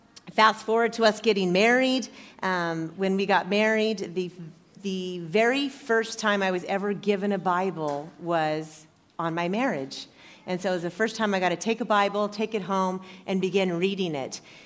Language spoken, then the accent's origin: English; Nebraska, United States; And I grew up in Nebraska. I don't know if you guys have ever heard of Nebraska, but it's in the Midwest. And I grew up on a farm